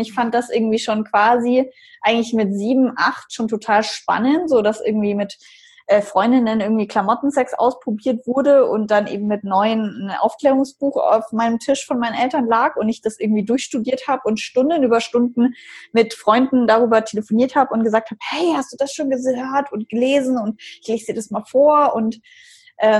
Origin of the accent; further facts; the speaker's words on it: Bavaria, Germany; Aber ich bin aus Bayern, irgendwie so ganz traditionell katholisch eigentlich aufgewachsen.